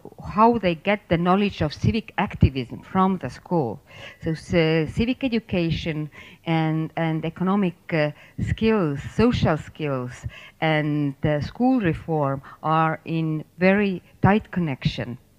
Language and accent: English; Tallinn, Harju County, Estonia; I am from Estonia, Tallinn